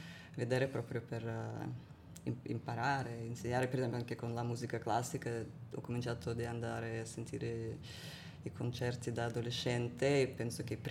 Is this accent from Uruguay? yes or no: no; Russia; Italian is a second language; moved away; quando sono partita dalla Russia, ho partito per diversi tanti ragioni, ma anche per il fatto che capivo che come sono fatta io non posso vivere purtroppo nel mio paese e questo... è molto triste, e poi tutta la mia famiglia è in Russia